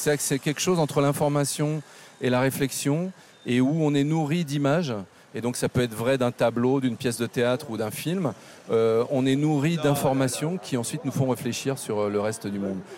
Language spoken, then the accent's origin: French; Paris, Île-de-France, France; Moi, je suis parisien, moi j'étais dans le 5e arrondissement.